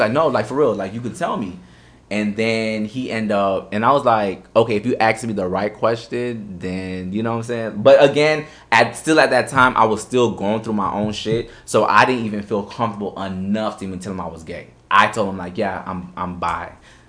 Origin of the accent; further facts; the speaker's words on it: Miami, Florida, United States; also born or lived in Orlando; growing up, you know, in Miami and growing up in Orlando, both places, it was just definitely a difficult thing